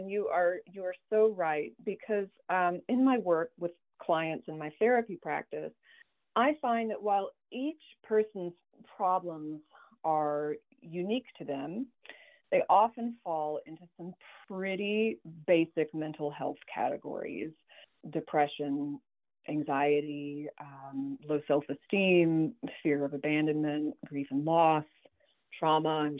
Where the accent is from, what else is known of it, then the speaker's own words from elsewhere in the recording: Fayetteville, Arkansas, United States; You know, I'm from Fayetteville. I lived there for 30 years. My parents still live there.